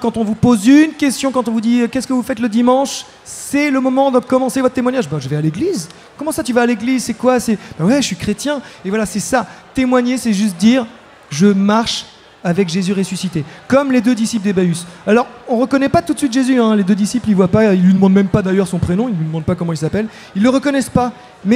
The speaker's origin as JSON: {"language": "French", "town": "Versailles", "region": "Île-de-France", "country": "France", "tie": "born there", "said": "moi qui suis un métis, tu vois, je suis né à Versailles, donc tu vois, métis de Versailles"}